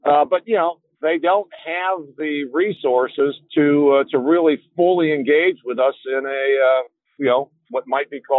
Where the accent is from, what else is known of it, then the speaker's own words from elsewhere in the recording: Michigan, United States; Michigan, I come from Michigan. We're an automotive producing state.